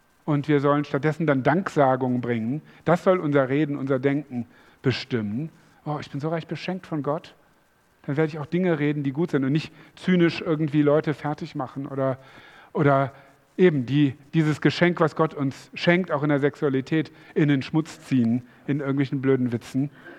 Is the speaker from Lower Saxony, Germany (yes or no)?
yes; Hanover, Lower Saxony, Germany; Das ist nichts Schlimmes, ich komme aus Hannover.